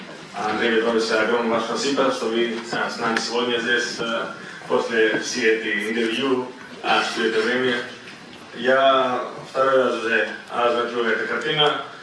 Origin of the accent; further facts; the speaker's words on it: Greece; Russian is a second language; Как иностранец, я из Греции